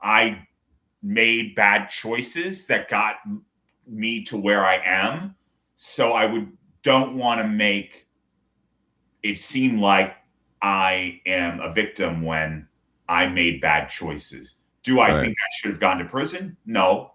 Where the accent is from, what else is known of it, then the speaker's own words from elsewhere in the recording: Vermont, United States; also born or lived in Tyngsborough, Massachusetts; I was born in Tyngsborough, Massachusetts. I lived there for 7 years until my parents made the worst decision of their life to move up into Vermont.